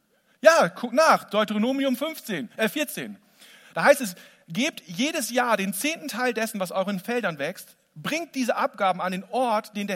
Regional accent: Lower Saxony, Germany; Ich als Ostfriese wäre da niemals reingekommen. Selbst als Oldenburger, was ja jetzt in meinem Pass drin steht, hätte ich schlechte Karten gehabt.

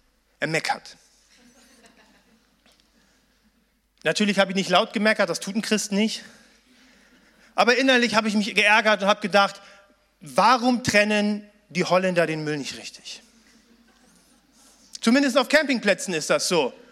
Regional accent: Germany; Ich bin sparsam, ich bin Deutscher. Das ist meine Heimat.

